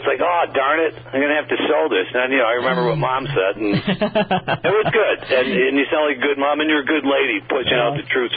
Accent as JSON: {"language": "English", "region": "New York", "country": "United States", "said": "I'm from New York, but from the western end."}